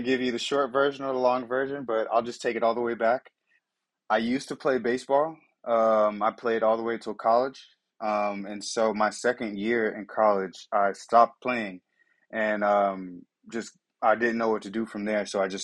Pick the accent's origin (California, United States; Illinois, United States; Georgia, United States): Georgia, United States; Atlanta; moved away as an adult; I grew up in Georgia. I grew up in Atlanta. Moved to North Carolina, after graduating college.